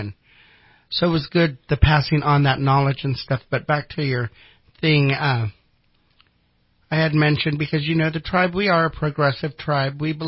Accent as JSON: {"language": "English", "country": "United States", "said": "I live in two worlds as a native and as an American. And so, some days I get to be Wintu all day long, and other days I get to be Wintu half the day and American the other half."}